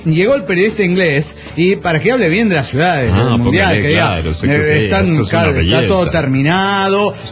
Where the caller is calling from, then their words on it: San Luis, Argentina; de San Luis, Argentina.